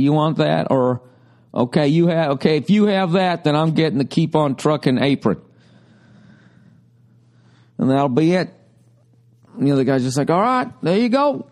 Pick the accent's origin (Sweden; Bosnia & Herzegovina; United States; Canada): Canada; Because that's what we do as Canadian fans.